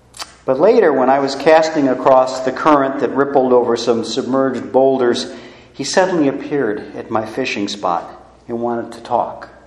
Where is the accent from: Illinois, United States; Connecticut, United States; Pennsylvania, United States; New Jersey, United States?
Illinois, United States; now in Oregon, United States; Growing up in Illinois, I'd heard about rivers that run like liquid crystal.